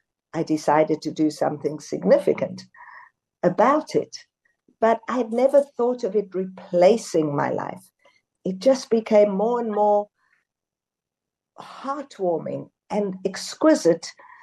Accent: South Africa; born there; moved away; I was born in South Africa and went to visit at one point.

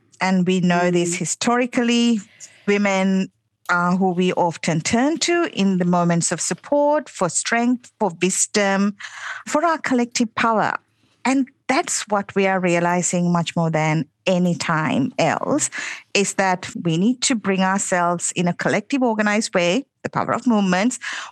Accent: Sri Lanka; moved away as an adult; I grew up in Sri Lanka and until I came here as a young adult, and I'm a first generation migrant.

